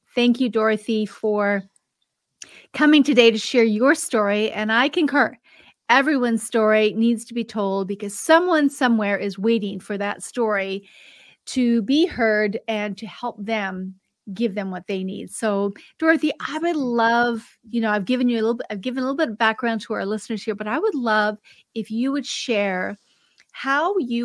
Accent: Canada; where I'm in Canada as well. So we are fellow Canadians here.

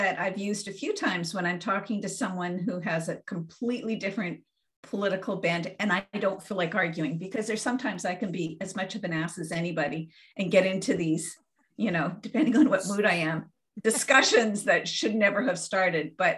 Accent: Canada; I'm Canadian

